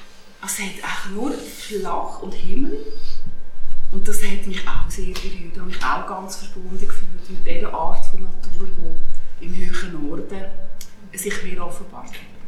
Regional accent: Switzerland; Ich möchte jetzt als Schweizerin da gerade anschliessen

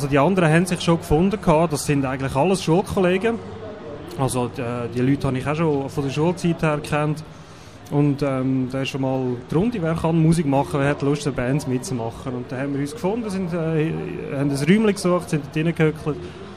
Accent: Einsiedeln, Schwyz, Switzerland; Also wir kommen aus Einsiedeln, aus dem Klosterdorf. Also da hat es fromme Leute

